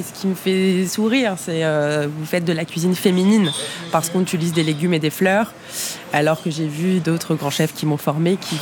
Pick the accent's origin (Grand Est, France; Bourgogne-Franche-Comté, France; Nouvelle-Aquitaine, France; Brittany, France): Bourgogne-Franche-Comté, France; Alors, je ne viens pas du tout du Lot-et-Garonne, je viens de Franche-Comté.